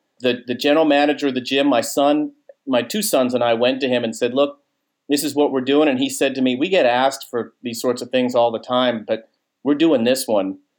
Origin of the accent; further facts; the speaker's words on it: Boston, Massachusetts, United States; I'm from Boston, so the movie Jaws kind of, I remember that.